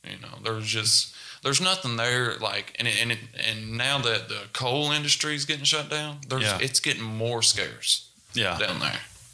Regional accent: Prestonsburg, Kentucky, United States; And, I tell people Prestonsburg, but I grew up in a little tiny town called Knott County. Yeah. I lived on Beaver Creek.

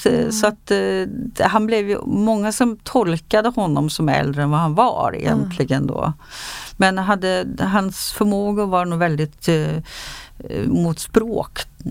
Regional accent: Norway; Ja, jag är norsk.

